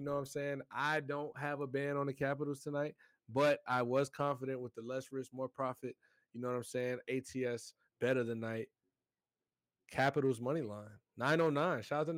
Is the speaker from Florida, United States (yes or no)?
yes; Florida, United States; But at the same time, I am from Broward County. We have a hockey team playing in our city.